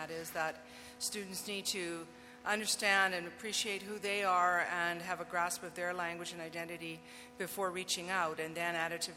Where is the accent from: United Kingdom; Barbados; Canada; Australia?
Canada; Winnipeg, Manitoba; now in British Columbia, Canada; I'm from Fort Garry, and the reason I'm a language educator is because of Mrs. Axworthy, who was my French teacher in secondary school.